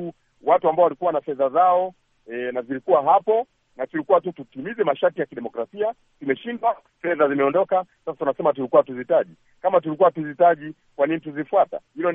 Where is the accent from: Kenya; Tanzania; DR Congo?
Tanzania; Mimi kama Mtanzania